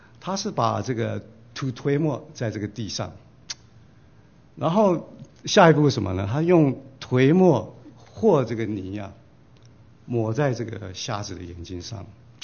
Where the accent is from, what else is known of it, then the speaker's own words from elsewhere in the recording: United States; 这个是神对我们美国人的一个惩罚